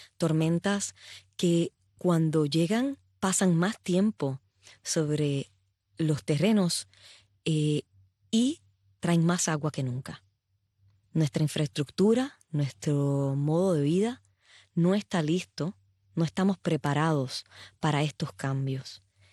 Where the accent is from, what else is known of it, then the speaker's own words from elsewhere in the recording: Puerto Rico; yo me crié en Puerto Rico y sabíamos cuál era el patrón de un huracán cuando venía formándose en el Atlántico